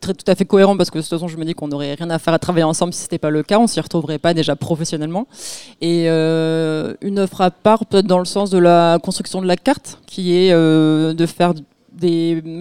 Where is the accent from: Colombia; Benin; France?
France; Montpellier, Occitanie; J'ai dû aller à travers le Languedoc-Roussillon, puisque je suis montpelliéraine.